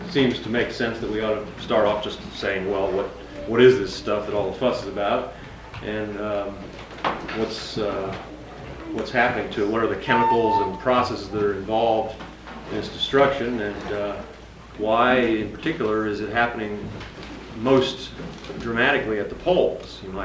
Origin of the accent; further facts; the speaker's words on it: Santa Cruz, California, United States; I'm from Santa Cruz, California. That's where I live